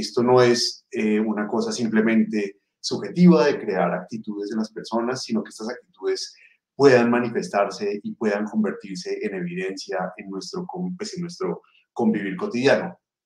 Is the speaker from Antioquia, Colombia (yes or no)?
no; Bogotá, Colombia; Desde que uno llega siendo colombiano, o en mi caso siendo bogotano